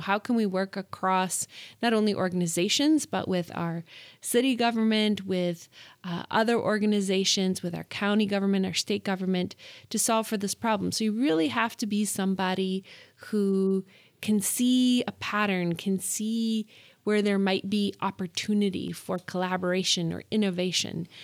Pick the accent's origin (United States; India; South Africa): South Africa; So both my parents were healthcare professionals, and I grew up in South Africa, in a time that was pretty tumultuous.